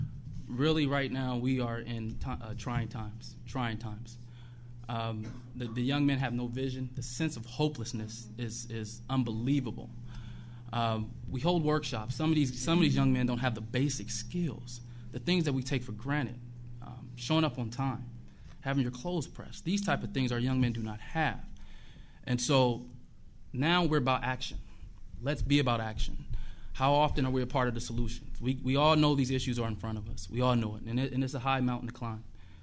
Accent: Omaha, Nebraska, United States; I'm a product of Omaha, born and raised in Omaha, and actually house off right off of 24th and Lake, oldest of 5, single-parent household.

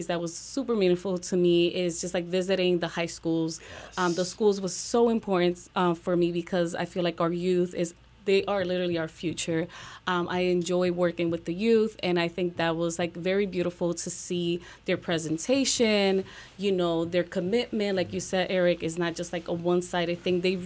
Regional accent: Ponce, Puerto Rico; because I'm from Ponce, Puerto Rico

